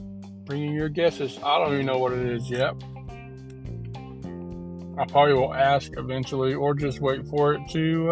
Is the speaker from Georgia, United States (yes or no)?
yes; Cumming, Georgia, United States; growing up in Cumming, Georgia was, had its diversities. We had mostly white kids.